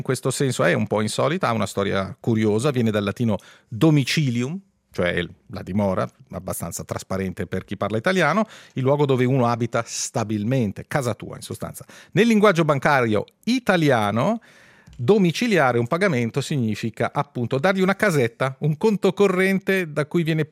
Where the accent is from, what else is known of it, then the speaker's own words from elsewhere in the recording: Switzerland; non sono stupido, sono svizzero